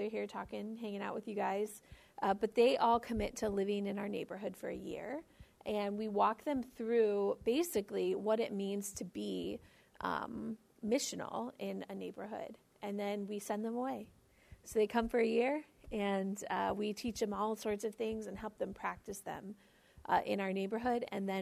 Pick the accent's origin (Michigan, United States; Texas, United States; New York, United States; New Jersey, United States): Michigan, United States; Detroit; now in St. Louis, United States; Okay, so I'm from St. Louis by way of Detroit, so was born and raised in Detroit and then moved to St. Louis 5 years ago.